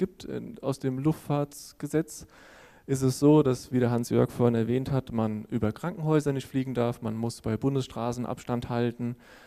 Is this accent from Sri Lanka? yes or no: no; Hesse, Germany; Hier sieht man jetzt mal als Beispiel die Karte für meine Heimat aus dem schönen Taunus.